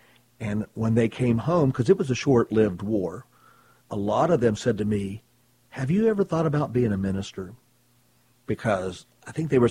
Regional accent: Charleston, West Virginia, United States; Got out of the Army and got a job here in Charleston, which is my hometown. My home area is the Charleston area.

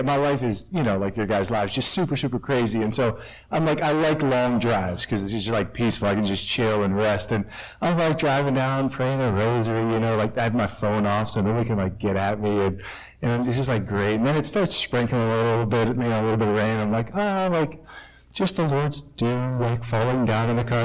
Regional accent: Pittsburgh, Pennsylvania, United States; as John Paul mentioned, and I am from Pittsburgh.

